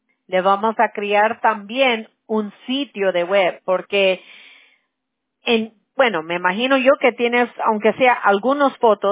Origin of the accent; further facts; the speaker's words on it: United States; Yo soy mexicana americana